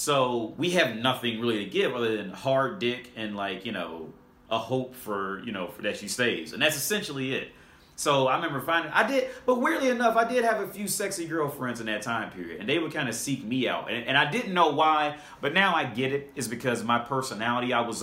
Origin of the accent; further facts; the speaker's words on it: Ohio, United States; I'm from Ohio, and this is in Dayton, Ohio, where I was going to school.